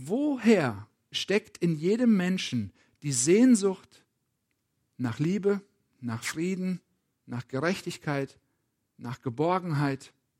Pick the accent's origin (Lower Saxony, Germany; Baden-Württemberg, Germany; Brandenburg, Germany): Brandenburg, Germany; Potsdam; kam ich mir als Potsdamer schon so ein bisschen vor wie Bethlehem. Klein und unbedeutend.